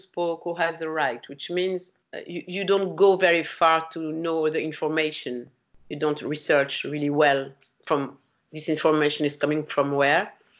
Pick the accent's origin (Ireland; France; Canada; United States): France; English is a second language; I mix all this melody, technical from Africa, Arabic, Indian, English music, because I grew up in France, you know.